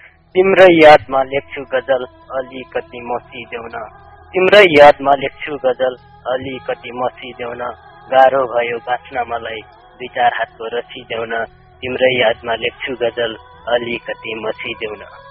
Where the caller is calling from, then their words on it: Timurkharka, Lumbini Province, Nepal; हजुर म गुल्मीको टिमुर खर्क